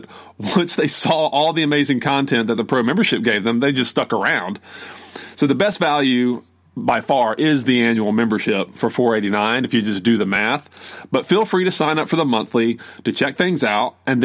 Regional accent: South Carolina, United States; I'm from South Carolina, so I don't do math really well, but I think that's right.

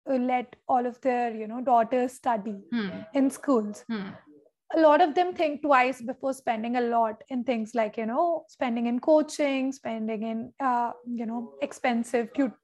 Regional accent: Jaipur, Rajasthan, India; So natively, I'm from Jaipur, but throughout my schooling, and you'll be surprised, I've studied in 8 different schools.

